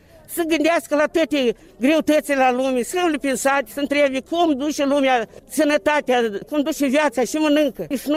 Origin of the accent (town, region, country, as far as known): Moldova